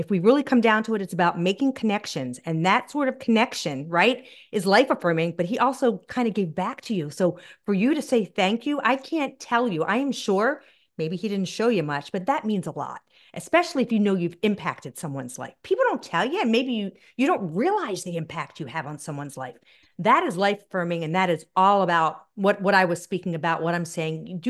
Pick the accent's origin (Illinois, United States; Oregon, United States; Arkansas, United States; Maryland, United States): Maryland, United States; Baltimore; born there; I was born in Baltimore.